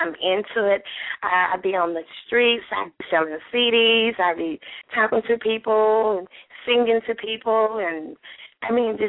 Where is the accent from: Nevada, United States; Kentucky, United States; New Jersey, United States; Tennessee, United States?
Tennessee, United States; born there; Reason why I came up with … because I was born in Tennessee. We live in a valley, and I'm a girl.